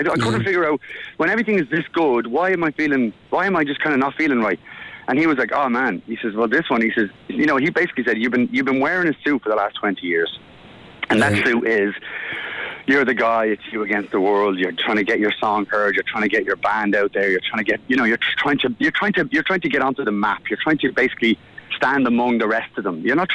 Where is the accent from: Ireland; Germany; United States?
Ireland; Dublin, Leinster; I grew up in Ballymun